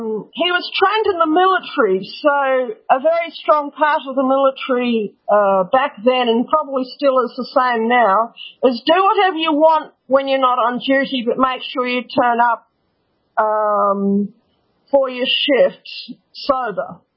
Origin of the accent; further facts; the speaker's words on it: New Zealand; I was born in 1974, okay? So I'm very much of Alex Jones's generation, but I grew up in New Zealand.